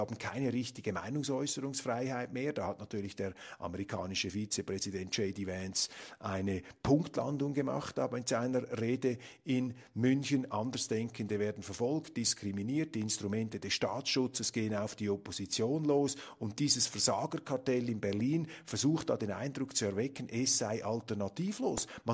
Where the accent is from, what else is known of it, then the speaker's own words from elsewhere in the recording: Switzerland; Das fällt einem als Schweizer vielleicht stärker auf als den Deutschen